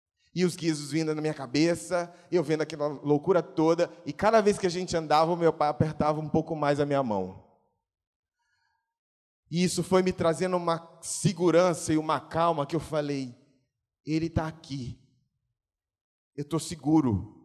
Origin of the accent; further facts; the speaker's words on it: São Luís, Maranhão, Brazil; Meu, lá em São Luís, para quem não sabe, eu sou de São Luís do Maranhão.